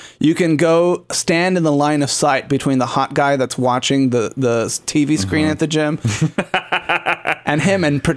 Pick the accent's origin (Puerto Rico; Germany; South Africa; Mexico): Puerto Rico; And I'm from Puerto Rico, which technically isn't really part of the United States